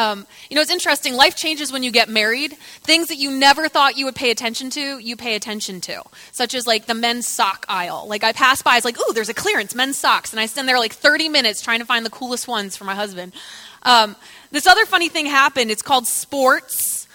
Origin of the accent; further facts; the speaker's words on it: East Coast, United States; Also, I've been known to talk fast. I'm from the East Coast.